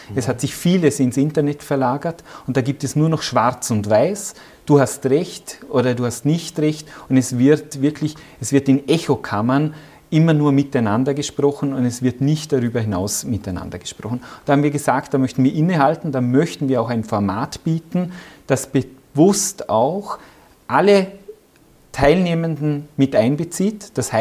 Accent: Lustenau, Vorarlberg, Austria; Ich erinnere mich gerade an letzten Samstag, wo ich beim Marktbesuch in meiner Heimatgemeinde Lustenau mit einer Person länger debattiert habe

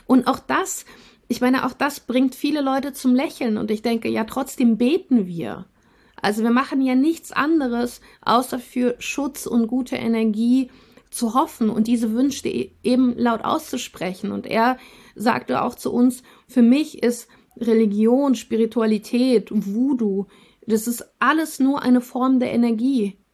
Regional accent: Russia; now in Germany; Wir sind in Russland geboren, teilweise in Russland aufgewachsen

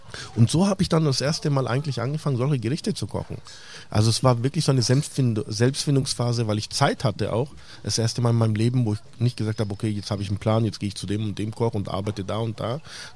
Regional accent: Füssen, Bavaria, Germany; hey, ich bin Allgäuer, ich komme aus einem schönen Füssen

